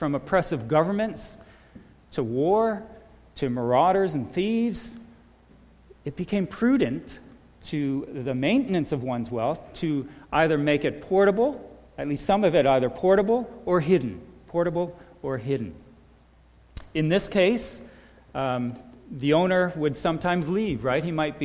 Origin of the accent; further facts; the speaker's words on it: Ontario, Canada; actually from my hometown near St. Catharines